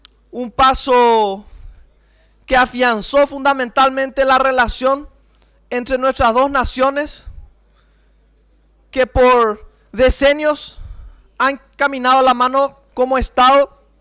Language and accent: Spanish; Paraguay; nosotros somos paraguayos. Nuestra paraguayidad implica una identidad cultural, social, por supuesto, y religiosa.